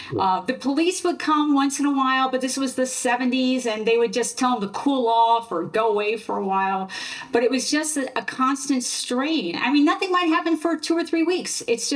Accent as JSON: {"language": "English", "region": "New Jersey", "country": "United States", "tie": "born or raised there", "said": "I grew up in Central Jersey"}